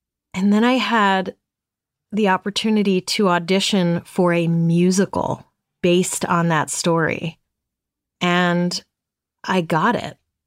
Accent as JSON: {"language": "English", "town": "Brooklyn", "region": "New York", "country": "United States", "tie": "born or raised there", "said": "The house I grew up in Brooklyn was quite old, actually, and sort of falling apart, but it wasn't haunted as far as I know."}